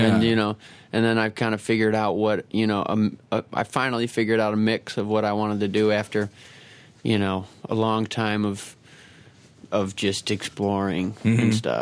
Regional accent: Dallas, Texas, United States; born there; Oh, I was Dallas.

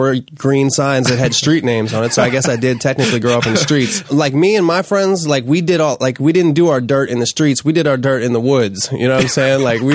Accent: Dunkirk, Maryland, United States; now in California, United States; No, I'm from Dunkirk, Maryland, which is a small town that's actually a suburb of D.C.

